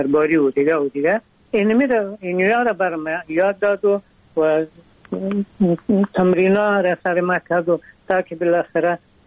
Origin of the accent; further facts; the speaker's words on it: Afghanistan; ما از افغانستان آمدیم